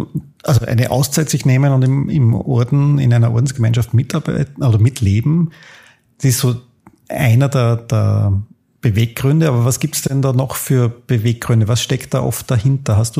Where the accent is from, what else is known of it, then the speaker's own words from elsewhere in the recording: Austria; mir als Österreicher gegenüber